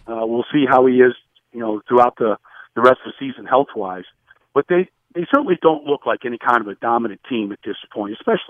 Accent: Long Island, New York, United States; I grew up in Long Island. I grew up a Jet fan.

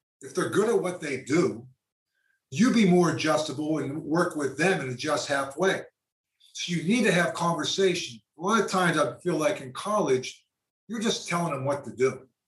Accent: Pennsylvania, United States; So I grew up in Western Pennsylvania. I go back in there to interview.

